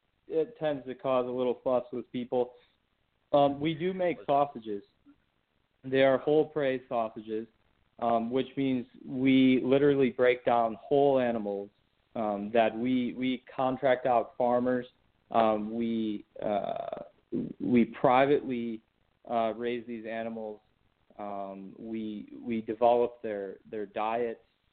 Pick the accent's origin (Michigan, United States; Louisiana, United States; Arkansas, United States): Michigan, United States; I grew up in Michigan, which has a huge population of herps, a lot of snakes, a lot of amphibians